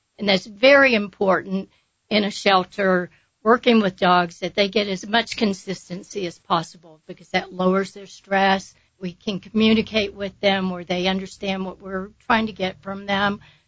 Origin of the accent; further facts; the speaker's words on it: Austin, Texas, United States; I'm from Austin, Texas. I'm a seasonal resident here in the Ruidoso area up in Alto.